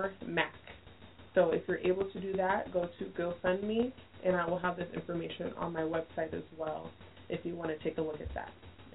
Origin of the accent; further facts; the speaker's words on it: Oceanside, California, United States; I grew up in Oceanside mainly, and I was a military brat, but I didn't have to move around.